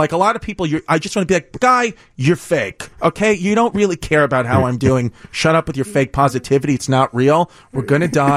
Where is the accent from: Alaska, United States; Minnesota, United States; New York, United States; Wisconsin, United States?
New York, United States; listen, I'm from New York.